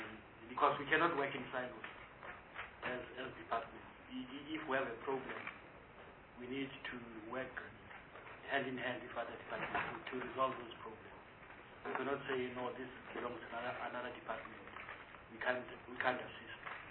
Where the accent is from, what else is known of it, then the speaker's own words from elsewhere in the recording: Free State, South Africa; From the area where I come from, I'm from the Free State, there's a lot of eviction.